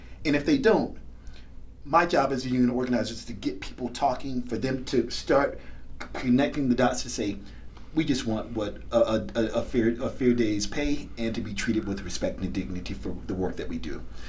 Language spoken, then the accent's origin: English; Augusta, Georgia, United States; So I'm originally from Augusta, Georgia, born and raised in Augusta, Georgia. I currently live in the Atlanta area.